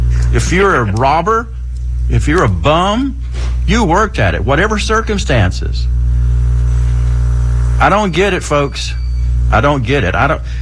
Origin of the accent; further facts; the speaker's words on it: the South, United States; And I grew up in the South. I grew up around bad things, and we took care of it.